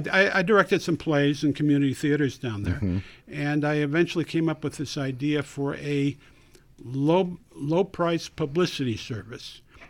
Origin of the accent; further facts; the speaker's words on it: Seattle, Washington, United States; Well, I'm really from Seattle originally